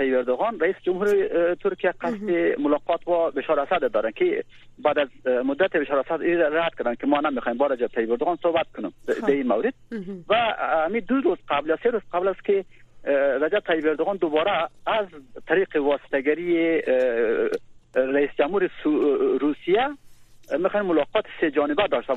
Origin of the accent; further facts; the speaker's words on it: Afghanistan; now in Turkey; وقتی متوجه میشن که ما افغان هستیم